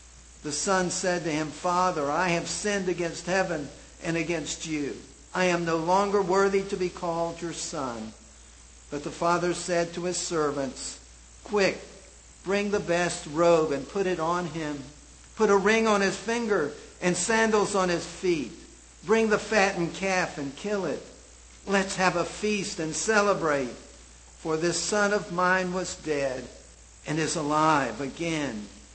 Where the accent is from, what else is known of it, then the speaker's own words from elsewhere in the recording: Charlotte, North Carolina, United States; I grew up in the Back Creek Church in Charlotte